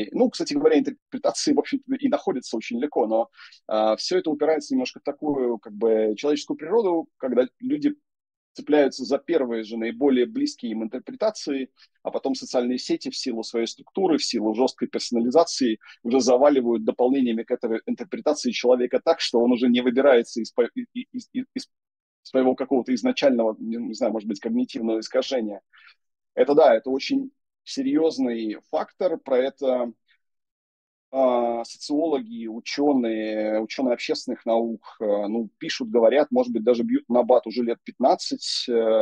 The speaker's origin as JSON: {"language": "Russian", "country": "Belarus", "said": "вот я белорус"}